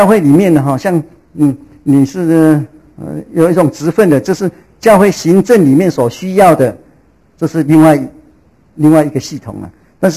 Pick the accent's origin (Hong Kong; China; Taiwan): Taiwan; moved away; 其实我已经出国很久，我已经出国24年了，所以距离很有一点距离。所以我有时候我回来，我是台湾人啊